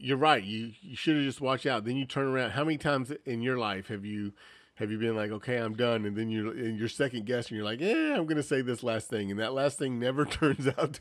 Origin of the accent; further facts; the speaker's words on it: the South, United States; Well, yes, I'm from the South.